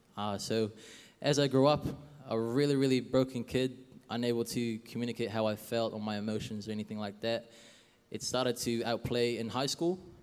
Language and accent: English; Quezon City, Metro Manila, Philippines; I am Filipino, for any Filipinos out there, mabuhay. So for me, I was born in Quezon City in Manila, Philippines. And I lived there with my grandma, all my cousins, and my uncle as well.